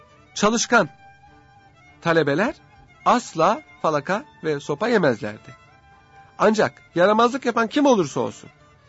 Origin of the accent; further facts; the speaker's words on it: Serres, Central Macedonia, Greece; Çocukken çocukluğum Serez'de geçti. Ahmet Paşa Mektebi Serez'dedir.